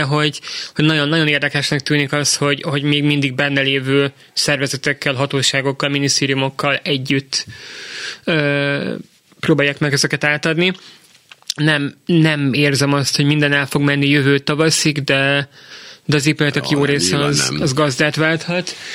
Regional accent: Hungary; Magyarként nekünk ez ilyen mellbevágó.

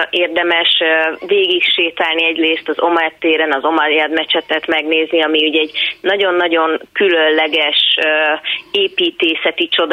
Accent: Hungary; az én édesapám szíriai, az édesanyám magyar, és bár én már Magyarországon születtem, és itt nőttem fel, azért nagyon sokat jártunk Szíriába egészen pici koromtól kezdve, sőt ott is kereszteltek meg egy csodás kolostorban, Szednájában

